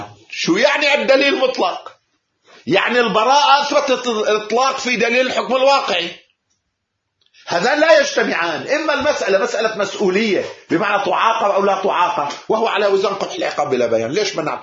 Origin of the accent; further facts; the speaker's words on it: Iraq; لا أنا كعراقي ولا أنت كنائيني تقول بهذا الكلام.